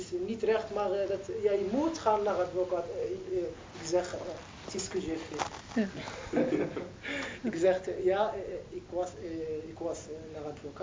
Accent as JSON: {"language": "Dutch", "country": "Morocco", "second_language": "Dutch", "said": "Eerst discriminatie, maar ik ben Marokkaans, ik ben ziek."}